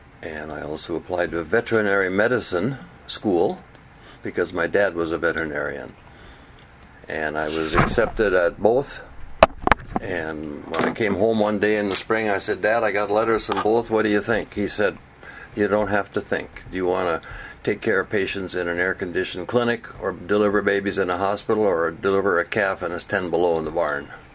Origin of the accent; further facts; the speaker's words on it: Mayville, North Dakota, United States; I was born in Mayville, North Dakota, 1941. Attended school, high school.